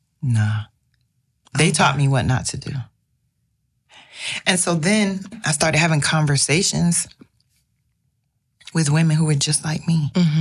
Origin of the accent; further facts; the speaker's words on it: Florida, United States; My great-grandfather, I'm originally from Florida.